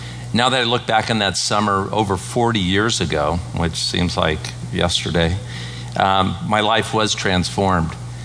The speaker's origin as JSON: {"language": "English", "region": "California", "country": "United States", "tie": "born or raised there", "said": "I was raised here in the Bay Area, and I was raised in a Catholic family."}